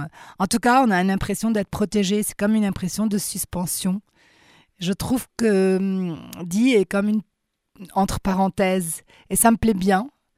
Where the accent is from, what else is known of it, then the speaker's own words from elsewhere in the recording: Beirut, Beirut Governorate, Lebanon; moi, je ne suis pas d'origine libanaise, comme beaucoup de Libanais. Et je suis née à Beyrouth et la guerre a commencé, j'étais enfant. Je n'ai jamais quitté mon pays, mais le fait de ne pas avoir de racines libanaises